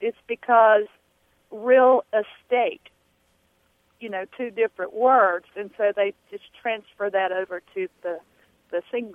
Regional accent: the South, United States; accent: southern; Well, that could be my southern accent.

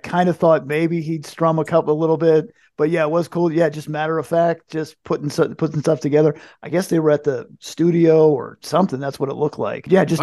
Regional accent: New Jersey, United States; No, we're from New Jersey.

